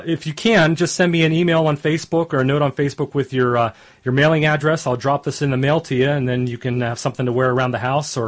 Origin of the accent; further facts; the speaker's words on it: Jeannette, Pennsylvania, United States; they came here to my hometown of Jeanette, Greensburg, Pennsylvania